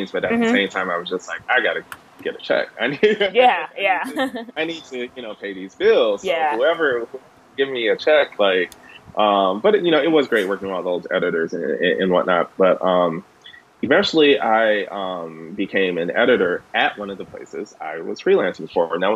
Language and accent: English; Detroit, Michigan, United States; We're from Detroit, and she worked at a Black newspaper. She worked at the Michigan Chronicle.